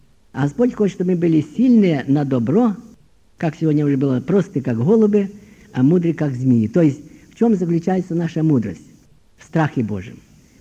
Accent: Ukraine; я сам с Украины

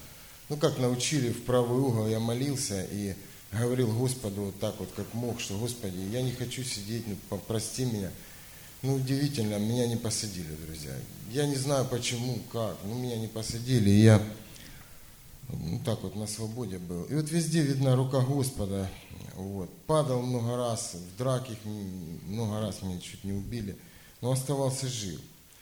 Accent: Donbas, Ukraine; born there; Родился я на Донбассе.

